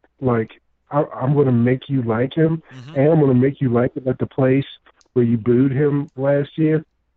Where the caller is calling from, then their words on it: Virginia, United States; from Virginia.